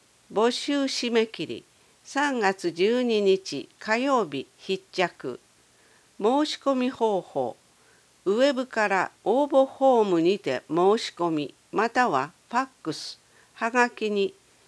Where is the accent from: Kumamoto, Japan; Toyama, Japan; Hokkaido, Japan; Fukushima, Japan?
Toyama, Japan; Imizu; also born or lived in Tokyo; 生まれは射水市、東京都新宿区からこの度、故郷の射水市に U ターンしてきました。